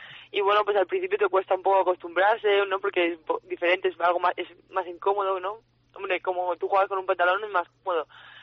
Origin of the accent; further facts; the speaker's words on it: Alicante, Valencian Community, Spain; now in Metz, France; yo soy de Alicante y no estoy muy acostumbrada